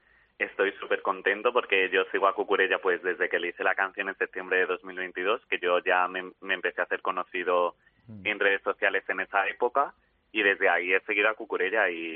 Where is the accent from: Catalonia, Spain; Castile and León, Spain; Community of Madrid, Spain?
Community of Madrid, Spain; Madrid; now in Málaga, Spain; Pues llegué aquí hace 5 años. Yo soy de Madrid. Mis padres son de otros puntos de la península, de Badajoz y de Zaragoza. Y estuvieron viviendo en Madrid, ahora nos hemos venido aquí a Málaga.